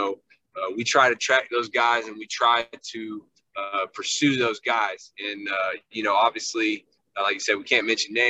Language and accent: English; Lexington, Kentucky, United States; And so even though I grew up in Lexington, I'm growing up a Louisville fan because those are my brothers.